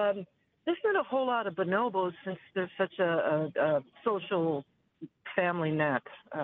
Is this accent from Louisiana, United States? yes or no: no; Milwaukee, Wisconsin, United States; I am from Milwaukee